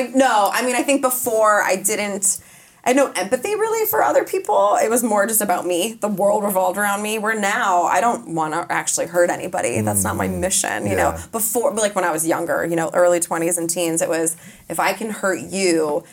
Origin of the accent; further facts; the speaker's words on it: Chicago, Illinois, United States; also born or lived in Colorado; I mean, obviously it fell into my lap at 17, but I grew up in Chicago and Colorado.